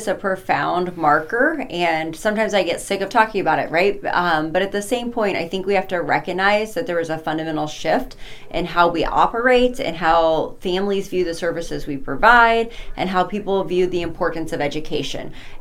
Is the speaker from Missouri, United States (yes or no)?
yes; Salisbury, Missouri, United States; So I grew up in Salisbury, Missouri.